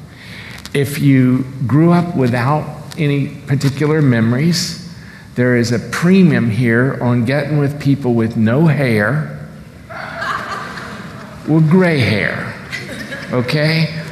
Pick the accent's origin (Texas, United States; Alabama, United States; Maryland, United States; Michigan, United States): Maryland, United States; I grew up in Maryland, and they had blue laws